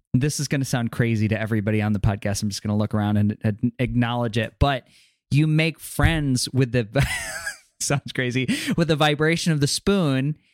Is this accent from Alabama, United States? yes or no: no; New York, United States; growing up in New York or walking around New York City, I remember my experience with like a card reader was walking by like in Hell's Kitchen